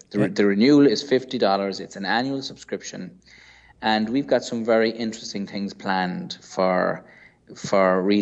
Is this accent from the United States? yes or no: no; Ireland; So remember, I'm from Ireland.